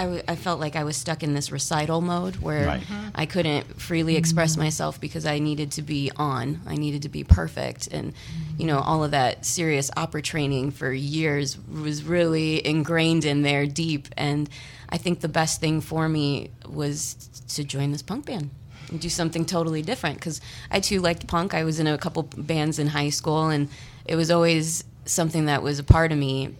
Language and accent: English; Indiana, United States; Well, I am from Northwest Indiana, born and raised. Been here for a very long time.